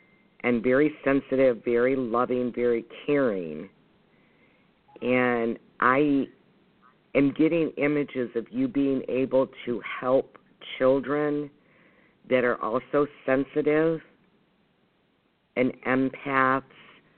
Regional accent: Trenton, Michigan, United States; Okay. I'm from Trenton, so I was just curious.

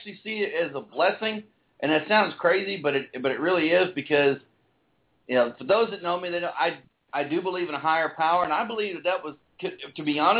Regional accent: Texas, United States; because I grew up in Northeast Texas, it's about 8 billion times worse in Northeast Texas.

